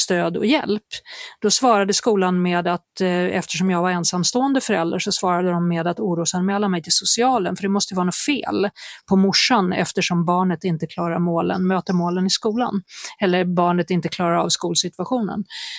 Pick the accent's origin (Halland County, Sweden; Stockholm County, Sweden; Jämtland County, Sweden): Stockholm County, Sweden; Södertälje; born there; Och i Södertälje där jag är född